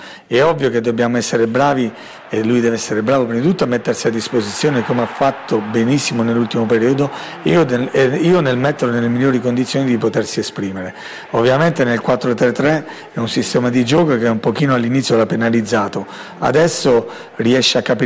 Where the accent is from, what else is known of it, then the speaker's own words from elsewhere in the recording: Abruzzo, Italy; è una cosa che io odio proprio da abruzzese, non mi piacciono le persone che si piangono addosso.